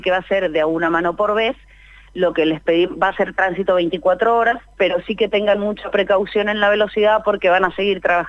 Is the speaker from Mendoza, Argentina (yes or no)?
yes; Mendoza, Argentina; now in Buenos Aires, Argentina; Nosotros somos, sí, con la administradora general somos mendocinas, ahora instaladas en Buenos Aires